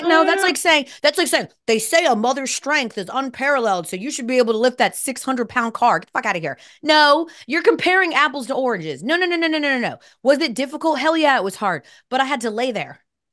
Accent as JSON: {"language": "English", "region": "Massachusetts", "country": "United States", "accent": "Boston", "said": "Over time, like my Boston accent starts out strong and then it starts to eventually take a turn."}